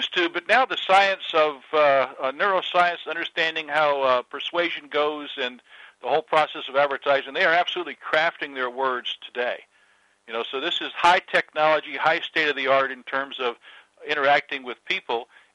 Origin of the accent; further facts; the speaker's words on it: North Carolina, United States; also born or lived in Washington, D.C.; You know, grew up in North Carolina, and then to Washington D.C., and so kind of lost my accent.